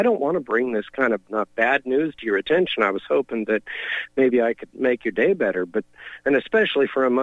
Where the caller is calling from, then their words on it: California, United States; I'm calling in from California